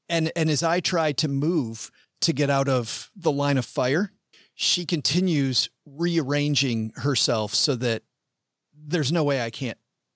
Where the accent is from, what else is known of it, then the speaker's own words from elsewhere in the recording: Alabama, United States; And I said, well, I'm from Alabama. What do you want to hear?